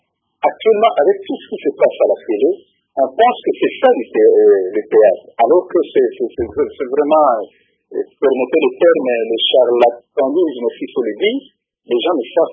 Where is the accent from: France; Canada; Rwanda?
Rwanda; Kigali; je suis aussi de Kigali